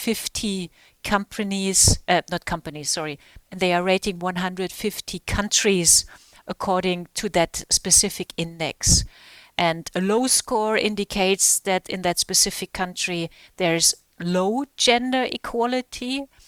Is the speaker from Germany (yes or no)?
yes; Germany; English is a second language; We are from Germany.